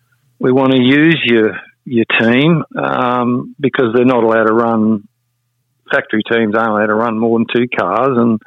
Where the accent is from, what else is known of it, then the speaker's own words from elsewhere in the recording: New Zealand; and being Kiwi.